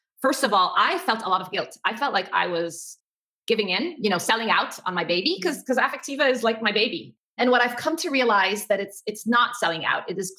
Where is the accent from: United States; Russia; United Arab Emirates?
United Arab Emirates; Abu Dhabi; also born or lived in Cairo, Egypt / Kuwait; So I was born in Cairo, Egypt. We're Egyptian, and my family worked around the Middle East. So I grew up partially in Kuwait and then in Abu Dhabi.